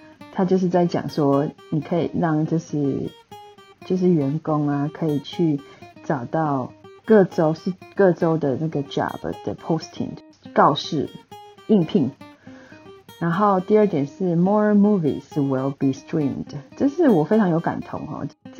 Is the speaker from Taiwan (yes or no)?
yes; Taiwan; now in United States; 因为我是在台湾长大的，台湾潮湿的环境不适合有地毯的